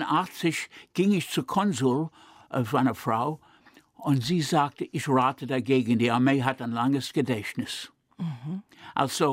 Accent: United States; ich war und blieb Amerikaner. Ich konnte doch nicht Deutsche werden, habe ich gedacht. Ich sah mich als Amerikaner immer.

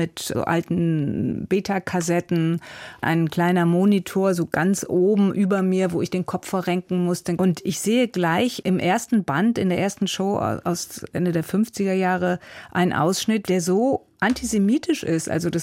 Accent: Cologne, North Rhine-Westphalia, Germany; ich bin in Köln eigentlich in der Großstadt aufgewachsen, aber in einem Vorort Köln-Bickendorf und dieses Dorf, das steht auch. Ich bin eigentlich, obwohl ich 62 geboren bin, habe ich immer das Gefühl, ich bin wie in den 50er Jahren aufgewachsen.

